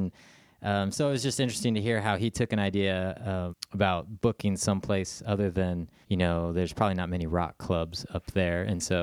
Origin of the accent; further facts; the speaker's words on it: Montana, United States; we're from Montana.